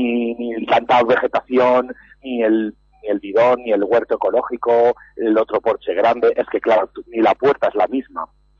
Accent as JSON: {"language": "Spanish", "town": "Sueca", "region": "Valencian Community", "country": "Spain", "said": "Vamos a Valencia, a los Campos de Arroz, entre El Palmar y Sueca. Yo soy de Sueca"}